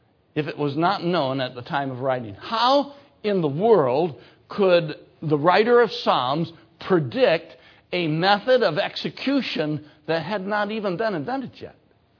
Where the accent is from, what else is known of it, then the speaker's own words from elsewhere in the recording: Michigan, United States; And I'm from Michigan